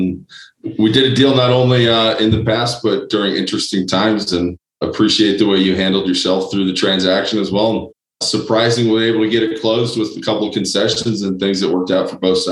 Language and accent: English; Chicago, Illinois, United States; now in Denver, United States; Yeah, I grew up in Chicago, ended up in Denver, Colorado, going to the University of Denver.